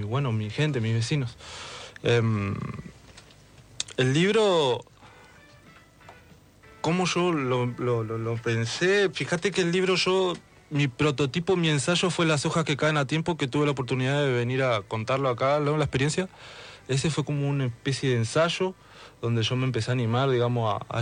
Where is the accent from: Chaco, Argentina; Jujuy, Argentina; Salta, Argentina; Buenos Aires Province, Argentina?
Buenos Aires Province, Argentina; Pero en el sur, de donde yo vengo, no es normal ver la poesía.